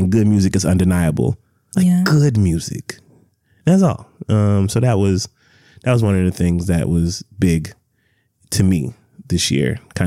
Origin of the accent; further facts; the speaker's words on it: Atlanta, Georgia, United States; also born or lived in New York; Y'all know where me and Randy are from, right? We are from Atlanta. Yes. Just Atlanta, right?